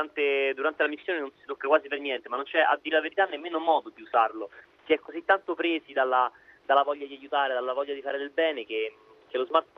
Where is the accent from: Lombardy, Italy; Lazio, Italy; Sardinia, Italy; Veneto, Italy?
Lazio, Italy; Rome; io sono di Roma, eppure ci sentiamo continuamente, chiediamo, ci interessiamo dell'altro